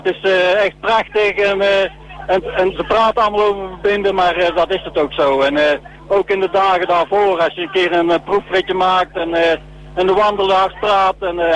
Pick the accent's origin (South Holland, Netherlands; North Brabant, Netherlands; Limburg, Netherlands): North Brabant, Netherlands; Rijsbergen; Ik kom van Rijsbergen. Dat is onder Breda.